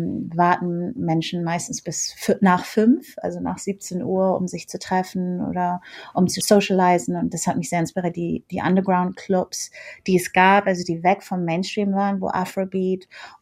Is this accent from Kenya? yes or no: no; Ghana; moved away; also born or lived in Paris, France; Also ich bin in Ghana aufgewachsen